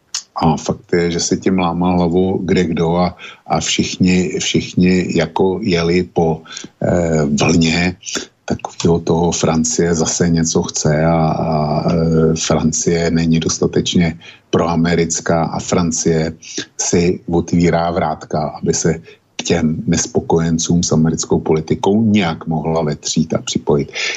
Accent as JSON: {"language": "Czech", "town": "Plzeň", "region": "Plzeň Region", "country": "Czechia", "said": "jsem důchodce, jsem z Plzně, nestydím se za to."}